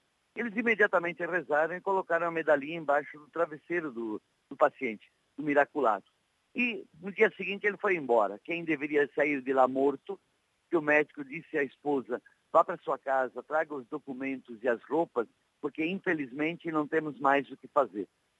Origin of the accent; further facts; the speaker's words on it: Gramado, Rio Grande do Sul, Brazil; passando a lua de mel em Gramado, que é a minha cidade natal.